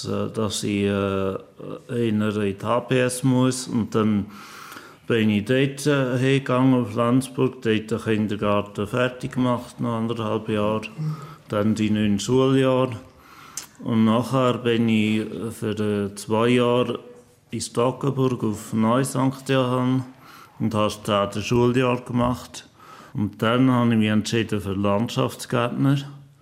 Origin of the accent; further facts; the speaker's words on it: Holderbank, Aargau, Switzerland; Ich bin in Holderbank aufgewachsen im Aargau.